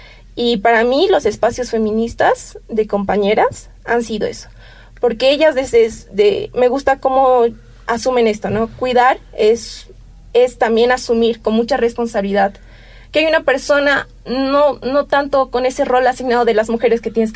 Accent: La Paz, Bolivia; me crié y me construí en un hogar de orígenes quechuas, costumbres quechuas, mis papás, mis abuelos son de allá. Entonces, soy de La Paz, pero mi corazón es de Chayanta, un pueblo de Norte Potosí, un pueblo de encanto

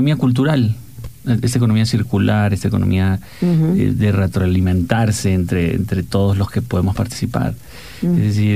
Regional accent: Peru; now in La Paz, Bolivia; He nacido en Perú, pero me siento boliviano. Llevo aquí desde el año 95, que con mis padres llegamos a La Paz

